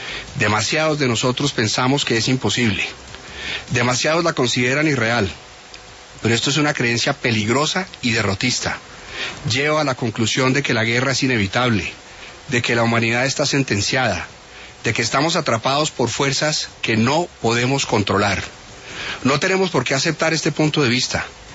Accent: Colombia; como ciudadano colombiano

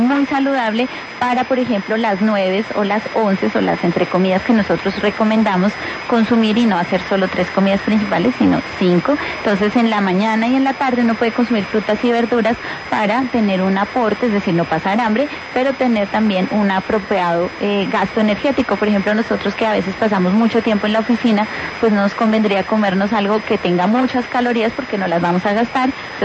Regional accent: Colombia

